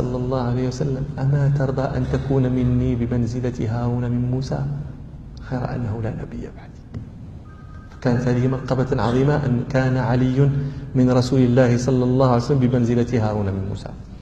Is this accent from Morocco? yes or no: yes; Morocco; البرد عندنا في المغرب يكون البرد شديدا